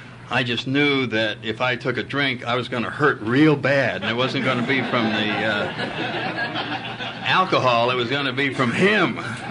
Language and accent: English; Connecticut, United States; I come from Connecticut, and I ended up living in Washington.